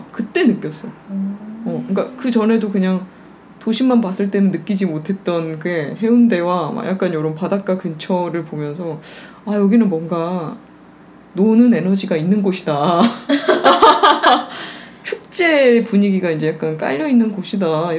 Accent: Masan, South Gyeongsang, South Korea; 왜냐면 근데 저는 어렸을 때 마산을 살았었잖아.

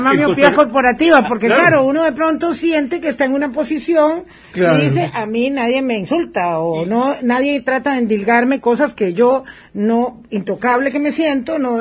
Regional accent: Costa Rica; es cómo somos nosotros los costarricenses

